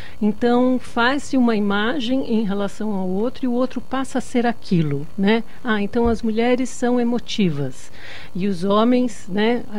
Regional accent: Brazil; also born or lived in United States; Eu sofri preconceito enquanto mulher e também enquanto brasileira, né? Enquanto latina no exterior. Eu morei muitos anos no exterior.

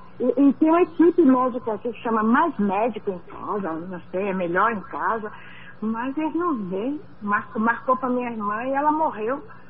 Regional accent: São Paulo, Brazil; Eu sou aqui do Vila Nilo, é o subdistrito do Jaçanã.

